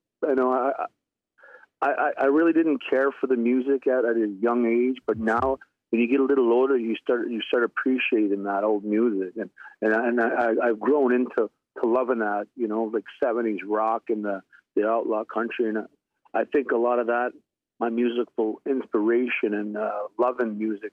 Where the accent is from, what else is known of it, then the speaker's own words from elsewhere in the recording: Nagukuk, New Brunswick, Canada; I'm from Nagukuk, what that means, where the two rivers meet.